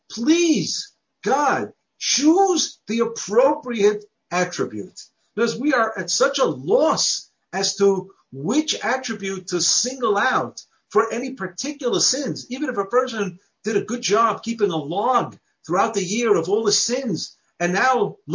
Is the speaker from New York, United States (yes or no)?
yes; New York City, New York, United States; Now, I remember growing up in the Borough Park in New York City, we had the greatest of chazanim.